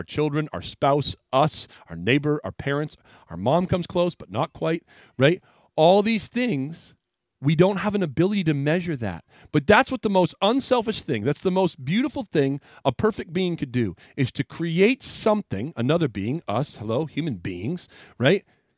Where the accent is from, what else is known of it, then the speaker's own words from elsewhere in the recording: Maine, United States; I went to school in Minnesota, and so I'm from Maine.